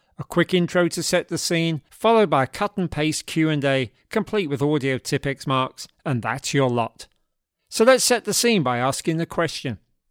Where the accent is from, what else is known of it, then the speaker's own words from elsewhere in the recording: London, United Kingdom; accent: Cockney; it means me falling back into my old Cockney accent and reuniting with the three of them on Zoom